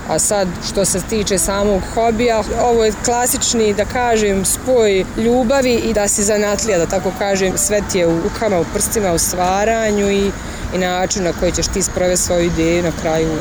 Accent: Zenica, Zenica-Doboj Canton, Bosnia & Herzegovina; rođena sam u Zenici 1983. godine, išla sam obdanište Radost, osnovnu školu Meša Selmać, kasnije pedagošku gimnaziju, nastavila sam isto studirati u Zenici na nekadašnjoj pedagoškoj akademiji

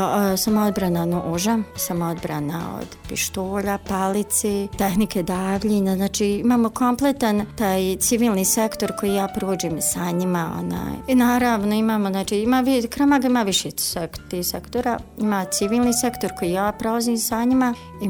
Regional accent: Neum, Federation of Bosnia and Herzegovina, Bosnia & Herzegovina; moved away; ja sam izbjegla iz Neuma

